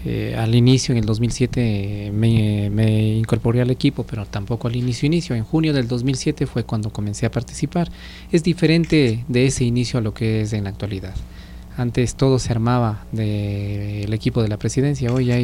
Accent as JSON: {"language": "Spanish", "country": "Ecuador", "said": "esta lengua de los indígenas que estamos aquí, que vivimos aquí, que somos parte del Ecuador"}